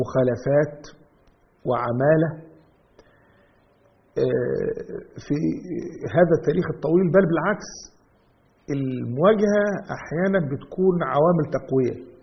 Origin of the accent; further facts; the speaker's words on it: Egypt; الغريب بقى أنه إحنا كمصريين